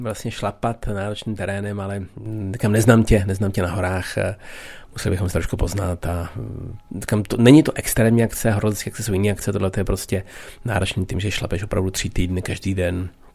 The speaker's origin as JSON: {"language": "Czech", "town": "Brno", "region": "South Moravian Region", "country": "Czechia", "said": "Já jsem hrozně rád, že jsem Čech, navíc Brňák. Já si myslím přesto, že jsem kosmopolitní člověk a žiju většinu roku v zahraničí, tak se strašně rád vracím domů."}